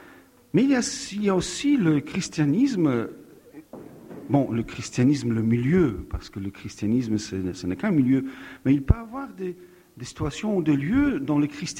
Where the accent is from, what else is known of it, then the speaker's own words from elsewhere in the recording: northern Poland, Poland; born there; French is a second language; Et je suis né en Pologne, au nord de Pologne. J'ai travaillé aussi quelques années dans mon pays d'origine.